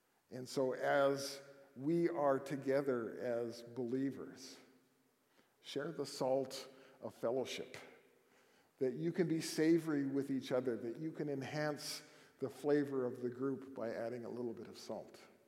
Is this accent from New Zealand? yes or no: no; Canada; now in Dallas, United States; I've been in Dallas for 32 years, I'm still a Canadian citizen, much to the chagrin of some of my friends. But I call Dallas home. It's the place I've lived longest in my life, even though I'm 65 years old.